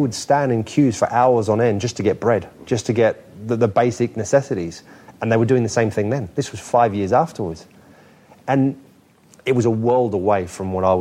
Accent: Australia; also born or lived in Germany; now in United Kingdom; So I went from Australia to Germany for 2.5 years.

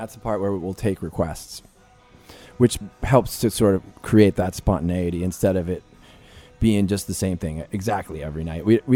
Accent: New Jersey, United States; I'm a dude from Jersey

